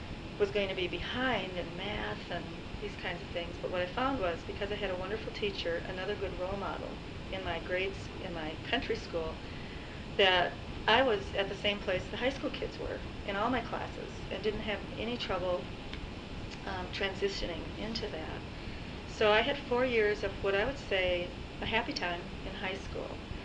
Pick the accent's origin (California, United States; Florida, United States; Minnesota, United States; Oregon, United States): Minnesota, United States; Okay, well, I will start with growing up in Minnesota. I grew up on a dairy farm and had four brothers and one sister.